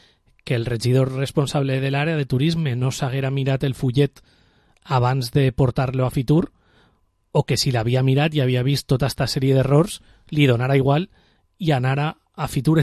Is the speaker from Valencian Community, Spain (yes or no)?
yes; Vila-real, Valencian Community, Spain; quan hi som fora d'ella estem orgullosos de dir que som de Vila-real